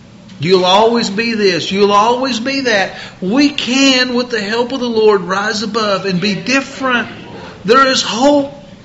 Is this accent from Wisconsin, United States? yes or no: no; Missouri, United States; moved away as an adult; now in Oklahoma, United States; I moved from Missouri to Oklahoma as a young man. And as a young man on the job, anytime I'd done something that they thought was a little bit less than just complying with their wishes, they called me a hard-headed Missourian.